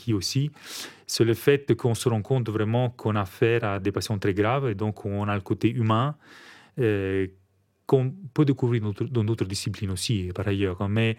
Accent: Italy; French is a second language; moved away as an adult; now in Belgium; Et de mon accent, vous avez compris, je ne suis pas belge, je suis un petit italien et je suis en Belgique depuis 2001. Donc ça fait 23 ans.

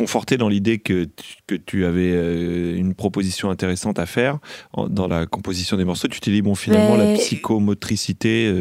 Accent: Boulogne, France; Pourtant, je suis originaire de Boulogne, c'est pour ça que je dis ça.

